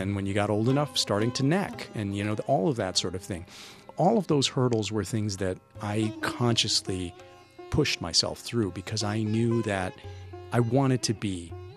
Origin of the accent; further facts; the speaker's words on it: Milwaukee, Wisconsin, United States; I loved growing up in Milwaukee. I loved growing up in Wisconsin. I always felt very accepted.